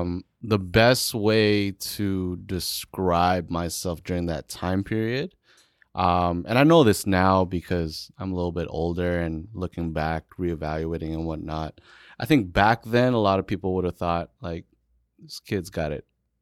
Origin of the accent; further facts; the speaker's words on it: Toronto, Ontario, Canada; I was heavily influenced by hip-hop, you know, growing up in Rexdale. I later on got exposed to more house music in the Woodbridge area.